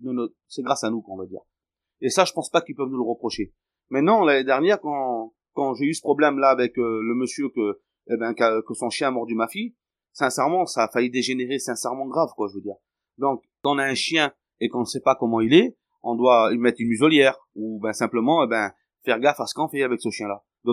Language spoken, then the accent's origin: French; France; Moi, j'étais à l'école, à Pont-de-Servière. Je suis né ici, moi. Hein. Je suis pas de Tataouine, hein. Je suis d'ici.